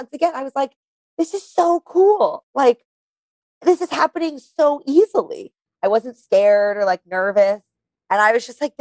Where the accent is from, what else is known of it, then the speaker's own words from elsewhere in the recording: New York, United States; because I grew up in New York, run into people I know all the time.